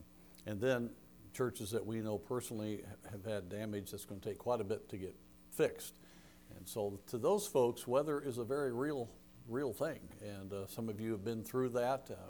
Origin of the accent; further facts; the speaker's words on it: Miami, Florida, United States; born there; I was born in Miami, Florida. We go visit my grandmother there